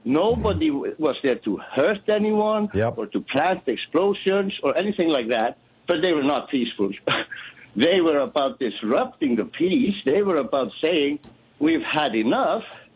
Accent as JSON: {"language": "English", "country": "Iceland", "second_language": "English", "lives_now": "Malta", "said": "No, I'm calling from Malta, but I'm Icelandic."}